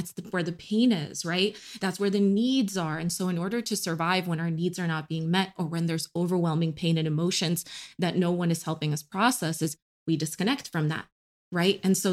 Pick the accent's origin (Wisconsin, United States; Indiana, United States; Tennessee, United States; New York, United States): New York, United States; I'm from New York, love New York.